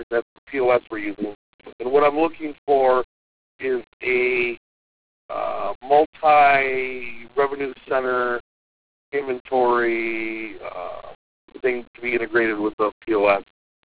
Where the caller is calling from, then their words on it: Grosse Pointe Woods, Michigan, United States; I'm calling from the Rivers in Grosse Pointe Woods, Michigan.